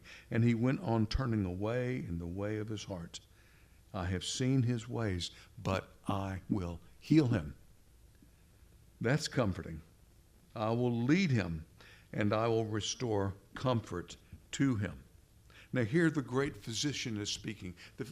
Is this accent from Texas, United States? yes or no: yes; Texas, United States; that I'm really a Texan, by the way